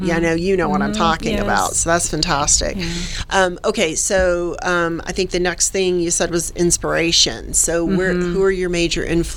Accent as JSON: {"language": "English", "region": "the South", "country": "United States", "said": "because I'm a gal from the South"}